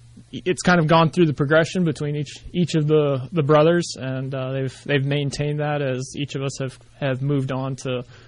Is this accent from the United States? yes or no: yes; Springfield, Ohio, United States; So I grew up in Springfield, so west of Columbus.